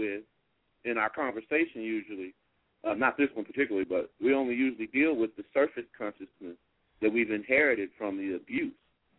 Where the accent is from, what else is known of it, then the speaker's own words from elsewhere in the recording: Joliet, Illinois, United States; You know, I grew up in Joliet, Illinois, right outside of Chicago, and my grandmother actually inherited land from her father, and so we lived on the hill in Lockport